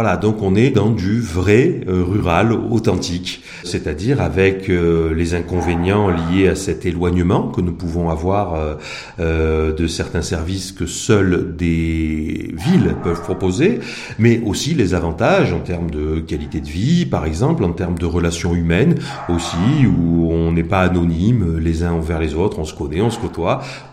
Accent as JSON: {"language": "French", "region": "Provence-Alpes-Côte d'Azur", "country": "France", "said": "Il n'y a pas de village-rue chez nous en Provence."}